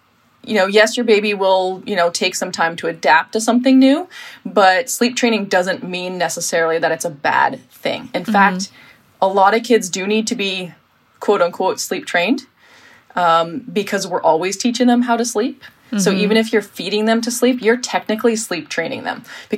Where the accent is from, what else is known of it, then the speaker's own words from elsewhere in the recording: United States; So I laugh at the American version because, and I'm American